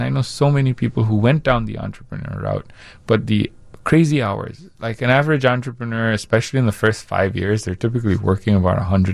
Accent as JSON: {"language": "English", "country": "India", "tie": "born or raised there"}